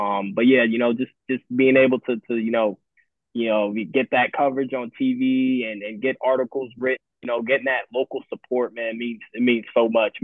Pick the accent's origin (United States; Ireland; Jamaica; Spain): United States; Daytona Beach, Florida; If you don't know, I'm from Daytona Beach, Florida.